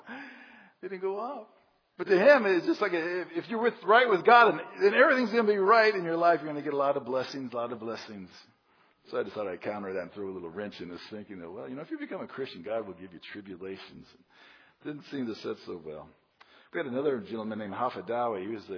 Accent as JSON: {"language": "English", "country": "United States", "said": "And being an American, sometimes a man would like to have me"}